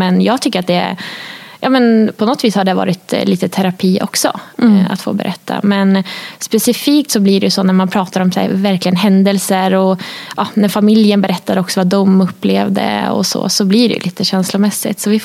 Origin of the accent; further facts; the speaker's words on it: Gothenburg, Västra Götaland County, Sweden; now in Stockholm, Sweden; Jag var ute och sprang i morse här i Stockholm, fantastiskt väder. Såg att det regnade hemma i Göteborg